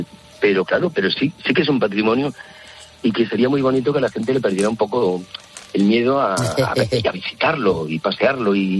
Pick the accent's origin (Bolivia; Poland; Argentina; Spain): Spain; Galicia; Yo como gallego que soy y de pueblo, sabes que en los pueblecitos en Galicia está la iglesia y el cementerio metida en el pueblo.